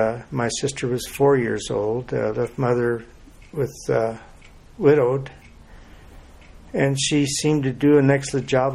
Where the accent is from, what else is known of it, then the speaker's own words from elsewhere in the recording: Salida, Colorado, United States; Well, I was born and raised in Salida on January 7th, 1918.